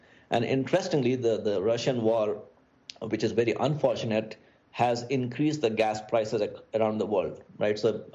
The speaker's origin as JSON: {"language": "English", "region": "Bihar", "country": "India", "said": "So we started this company in my home state, Bihar, in India."}